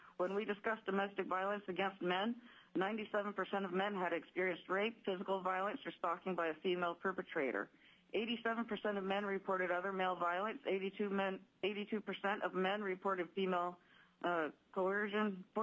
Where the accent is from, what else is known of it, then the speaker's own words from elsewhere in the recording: Nome, Alaska, United States; I believe in fighting back for my Alaska, and this is my home, born and raised in Nome, Alaska